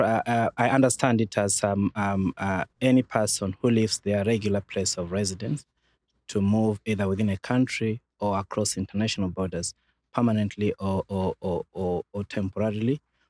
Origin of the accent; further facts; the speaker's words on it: Kenya; moved away as an adult; now in United Kingdom; I come from Kenya. That's where I grew up.